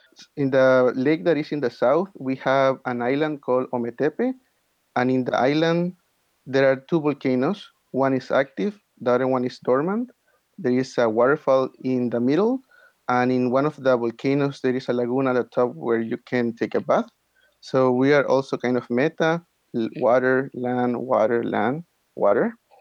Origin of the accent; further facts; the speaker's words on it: Managua, Nicaragua; I am from Managua, the capital of Nicaragua, and we get temperatures of about 85 degrees Fahrenheit all year round.